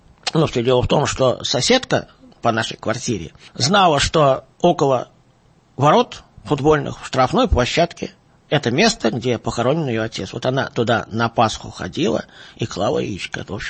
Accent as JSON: {"language": "Russian", "region": "Moscow", "country": "Russia", "tie": "born or raised there", "said": "я родился в Москве, действительно, но более того, и мой отец родился в Москве, и дед родился в Москве. Вот. Так что старый москвич."}